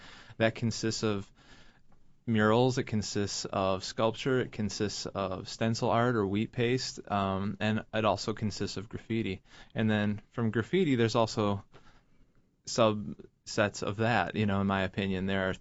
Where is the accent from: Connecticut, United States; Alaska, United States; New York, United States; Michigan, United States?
Michigan, United States; Detroit; I grew up in Detroit, so I knew there were artists